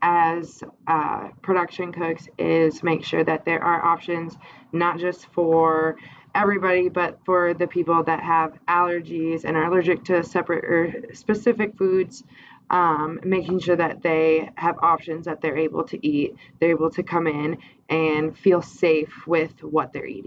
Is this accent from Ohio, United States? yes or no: no; Minnesota, United States; now in Fort Collins, United States; I grew up in Minnesota, and I've lived in Fort Collins for 3.5 years.